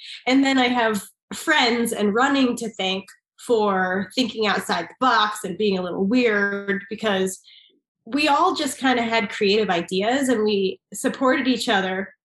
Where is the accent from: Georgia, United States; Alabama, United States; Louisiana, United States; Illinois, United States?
Illinois, United States; Glen Ellyn; I grew up in Glen Ellyn, Illinois, which is technically not Chicago, but I say it's Chicago.